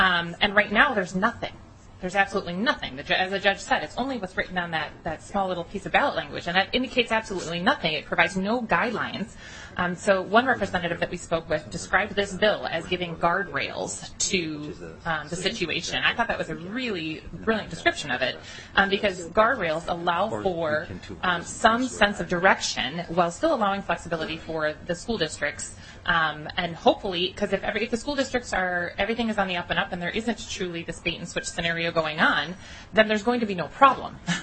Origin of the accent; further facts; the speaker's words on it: Stillwater, Minnesota, United States; I'm from Stillwater, Minnesota.